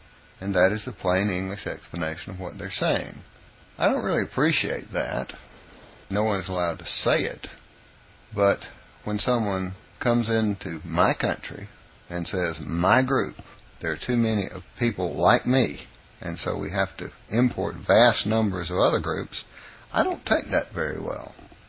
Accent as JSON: {"language": "English", "region": "the South", "country": "United States", "said": "And I'm a Southerner."}